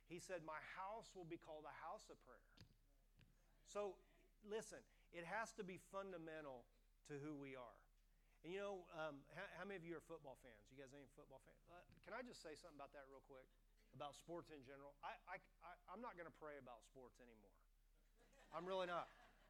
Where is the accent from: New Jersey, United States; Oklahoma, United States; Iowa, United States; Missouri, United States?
Oklahoma, United States; also born or lived in Kansas; Deb and I, we're originally from Oklahoma via Kansas. We lived in Oklahoma for 25 years